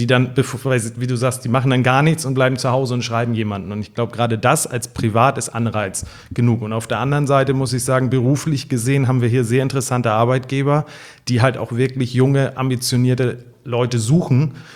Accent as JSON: {"language": "German", "town": "Schwabstedt", "region": "Schleswig-Holstein", "country": "Germany", "tie": "born or raised there", "also_born_or_lived": "Husum", "said": "auch geborener Nordfriese, auch hier in Husum im Krankenhaus zur Welt gekommen, aufgewachsen in Schwabstedt und dann ab dem Gymnasium in Husum überwiegend gewesen"}